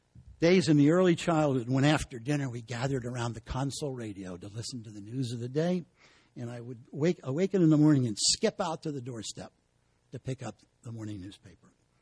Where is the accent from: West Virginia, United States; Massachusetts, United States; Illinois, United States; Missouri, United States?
West Virginia, United States; because I sometimes miss my hometown back in West Virginia, I'd subscribe to my local newspaper where I grew up.